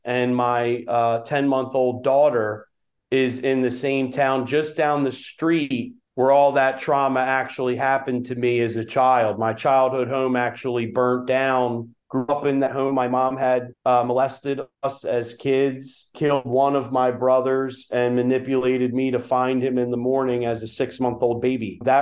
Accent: Schwenksville, Pennsylvania, United States; Well, actually, Schwenksville is my hometown, a place where I grew up in, sadly, a very dark, broken home.

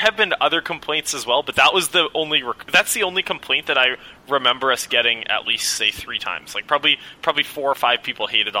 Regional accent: Canada; I'm Canadian

